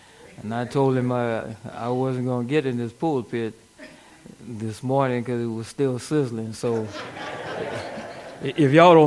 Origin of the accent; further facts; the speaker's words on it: Louisiana, United States; I'm from Louisiana, and some of you probably don't remember 1965 Hurricane Betsy.